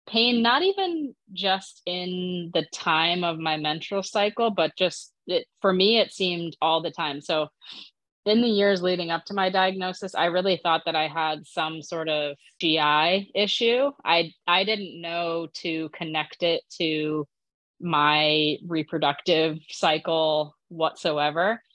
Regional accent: New Jersey, United States; moved away as an adult; I grew up in New Jersey, moved to New York to go to college, and that is where I was first diagnosed at NYU Hospital.

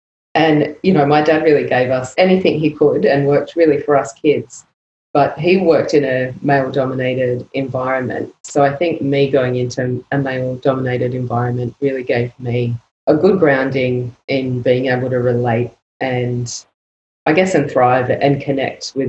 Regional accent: Wollongong, New South Wales, Australia; I grew up in Wollongong, so I had a lot of exposure to Blue Scope, the steelworks, which was BHP.

